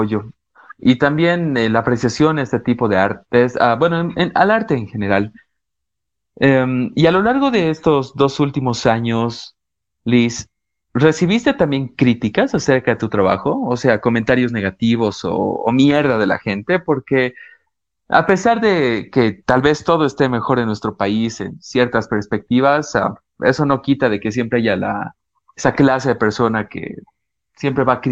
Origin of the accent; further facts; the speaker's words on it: Bolivia; como boliviano puedo decirlo, ya que no soy extranjero